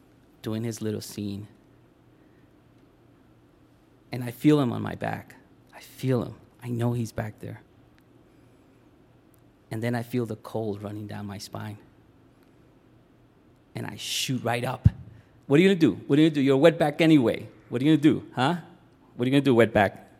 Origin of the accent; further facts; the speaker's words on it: New York City, New York, United States; So I'm from the Spanish Harlem section of New York City.